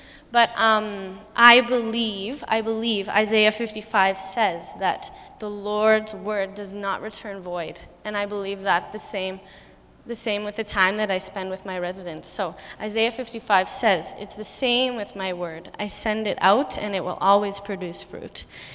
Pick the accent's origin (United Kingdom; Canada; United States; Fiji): Canada; Calgary, Alberta; now in Winnipeg, Canada; I'm actually new to Winnipeg. I'm from Calgary.